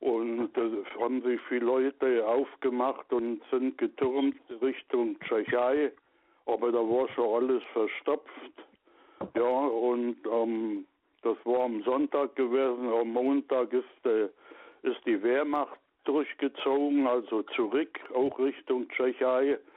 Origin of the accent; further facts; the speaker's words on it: Wałbrzych, Lower Silesian Voivodeship, Poland; now in Germany; weil das Waldenburg, wo ich herstamme, das liegt im Bergland drin, umrand vom Bergland und davor ist die niederschlesische Ebene.